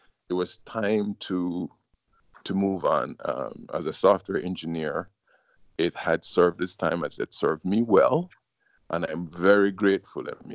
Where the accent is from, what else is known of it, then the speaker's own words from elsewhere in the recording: Jamaica; Growing up in Jamaica in the 70s